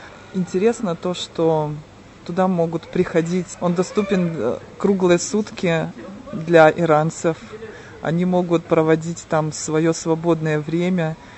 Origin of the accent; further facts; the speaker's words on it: Russia; Я приехала из России.